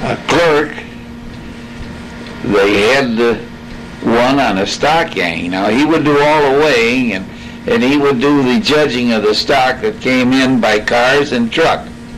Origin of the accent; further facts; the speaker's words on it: Monroe, Michigan, United States; also born or lived in Toledo, Ohio; I was born in Toledo, Ohio in 1915, and I moved to Monroe 4 years later. And until I was 14 or 15, in boyhood days, I just played around Monroe and did the usual things.